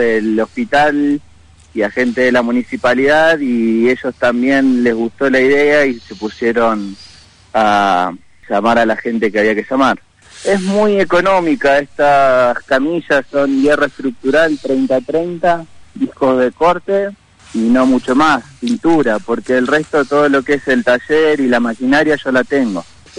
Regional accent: Bariloche, Río Negro, Argentina; Soy de Bariloche, después de estudiar volví a mi ciudad.

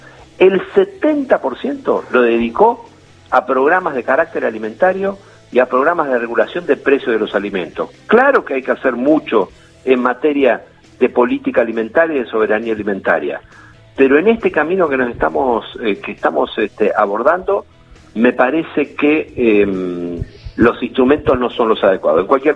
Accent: Tandil, Buenos Aires Province, Argentina; como lo expresé hoy en mi ciudad natal, en Tandil, esta mañana

